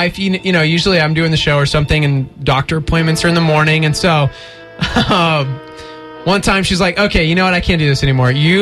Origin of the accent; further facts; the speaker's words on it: Texas, United States; We're out from Texas. We're weird.